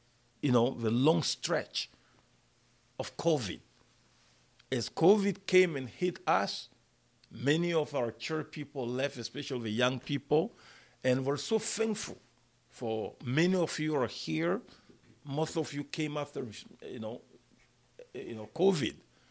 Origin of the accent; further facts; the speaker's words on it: Mali; I come from Mali.